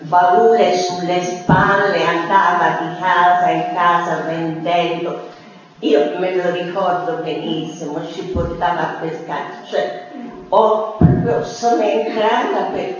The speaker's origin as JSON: {"language": "Italian", "region": "Tuscany", "country": "Italy", "tie": "born or raised there", "said": "io sono cresciuta in Chianti, in campagna"}